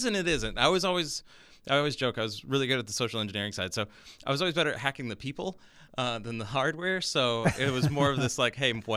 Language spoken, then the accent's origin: English; Atlanta, Georgia, United States; also born or lived in Missouri / Houston; Born in Missouri, quickly moved to Houston my first year, and then been here in Atlanta since I was seven. So kind of Atlanta is where I was raised.